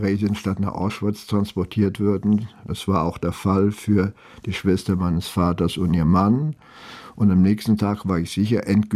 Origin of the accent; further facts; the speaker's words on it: Frankfurt, Hesse, Germany; born there; moved away; also born or lived in Marseille; Und ich war 1947 zum ersten Mal in meiner Geburtsstadt Frankfurt